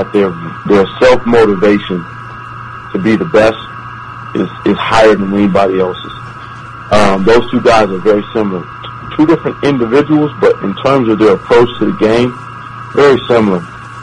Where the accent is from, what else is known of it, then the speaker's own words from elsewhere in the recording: Oakland, California, United States; I'm actually from Oakland. I'm born and raised.